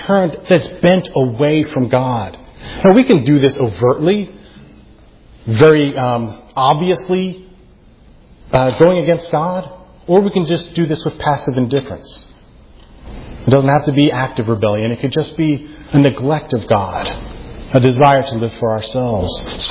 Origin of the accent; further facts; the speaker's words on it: New Jersey, United States; I'm from New Jersey, so it's at work now in you guys.